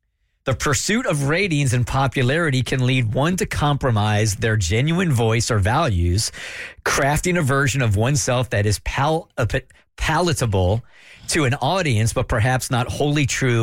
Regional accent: Atlanta, Georgia, United States; I'm from Atlanta and I have a syndicated radio show called The Burt Show.

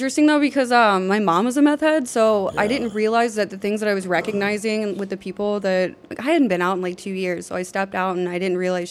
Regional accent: Illinois, United States; I'm from Central Illinois, and it's like I call myself one of the children of the corn.

